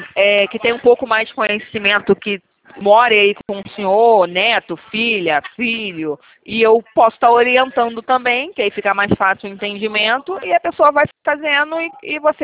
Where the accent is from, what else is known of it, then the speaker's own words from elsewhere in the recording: São Gonçalo, Rio de Janeiro, Brazil; Não sou daqui do Rio, não. Eu sou de São Gonçalo. Faço uma viagem todo dia. É 2 horas vindo, 2 horas indo embora.